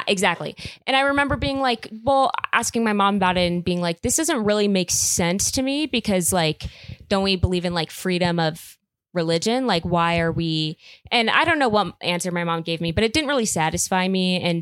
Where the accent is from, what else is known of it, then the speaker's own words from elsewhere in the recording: California, United States; So it was kind of weird growing up in California